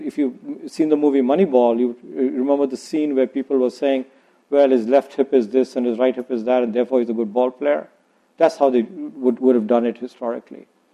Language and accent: English; India; When I was a child growing up in India and belonging to the 80%